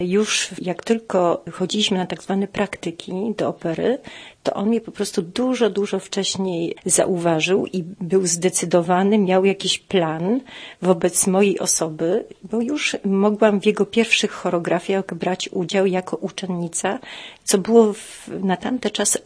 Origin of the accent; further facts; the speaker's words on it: Poznań, Greater Poland Voivodeship, Poland; born there; Jestem urodzona w Poznaniu